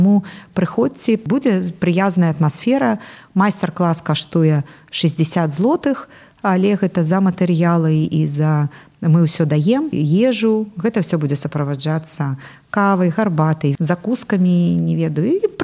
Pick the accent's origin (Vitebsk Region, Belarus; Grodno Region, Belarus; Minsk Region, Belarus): Vitebsk Region, Belarus; Vitebsk; born there; also born or lived in Mogilev; Я нарадзілася ў Віцебску, жыла ў Магілёве